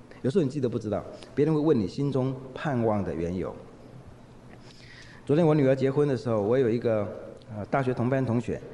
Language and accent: Chinese; northern Taiwan, Taiwan; 那我是北部的。